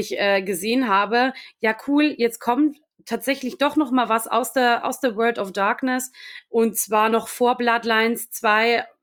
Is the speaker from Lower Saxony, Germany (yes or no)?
no; Bavaria, Germany; ich komme ursprünglich aus Niederbayern, wirklich dort aus der Stadt, aus der ich komme.